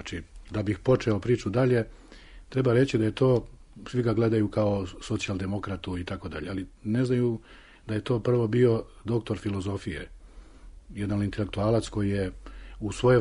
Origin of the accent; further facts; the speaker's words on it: Užice, Šumadija and Western Serbia, Serbia; moj rodni grad Užice dobije jedan novi sadržaj